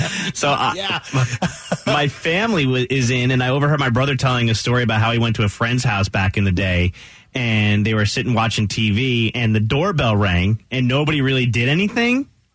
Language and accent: English; New Jersey, United States; My neighbor, when I grew up in New Jersey, had a golden retriever